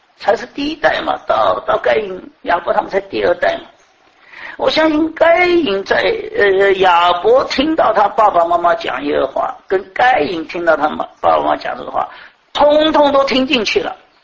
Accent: China; 至少是我们中国人，这个中华民族的老祖宗

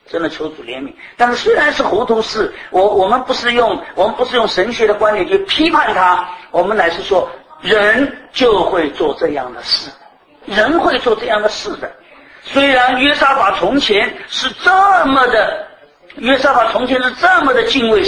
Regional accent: China; 这个结亲按照我中国人的想法

